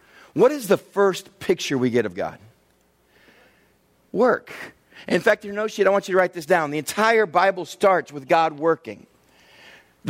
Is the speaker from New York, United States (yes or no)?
no; California, United States; as a Westerner, as an American, it is eerie to be in a large city where everything stops.